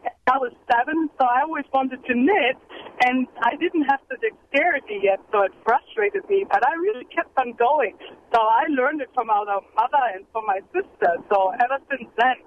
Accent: Germany; moved away; Oh, my knitting story is I'm originally from Germany, and I am 52 years old, and I grew up with my sister.

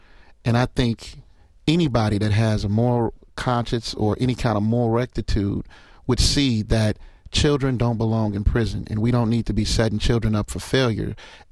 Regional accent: Milwaukee, Wisconsin, United States; I grew up in Milwaukee, so I think Milwaukee is a different situation than Madison.

